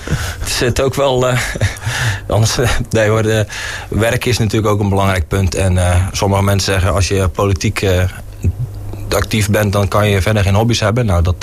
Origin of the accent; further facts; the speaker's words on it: Dordrecht, South Holland, Netherlands; born there; ik woon in Binnenmaas, Westmaas. En ik ben geboren in Dordrecht. En woon nu in de Hoekse Waard. Prima naar mijn zin al een jaar of 10.